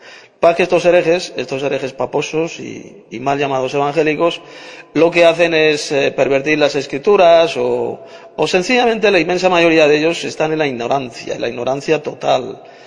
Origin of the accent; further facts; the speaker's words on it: Madrid, Community of Madrid, Spain; de Madrid, España.